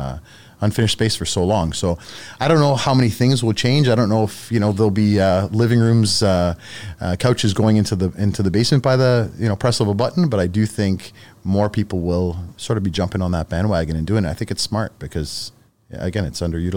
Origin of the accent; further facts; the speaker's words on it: Etobicoke, Ontario, Canada; I grew up in Etobicoke.